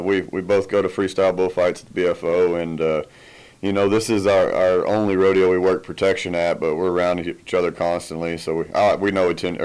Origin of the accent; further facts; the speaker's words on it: Haskell, Texas, United States; now in Granbury, United States; I'm from Haskell, Texas. Okay. Yeah, I grew up out in West Texas. I live in Granbury now